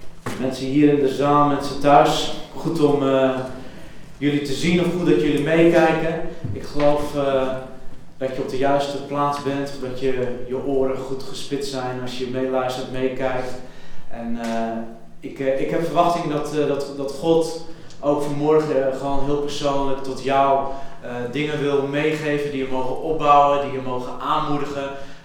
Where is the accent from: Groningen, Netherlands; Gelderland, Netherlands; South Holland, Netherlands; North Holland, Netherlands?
South Holland, Netherlands; Ik kom uit de Hoekse Waard oorspronkelijk.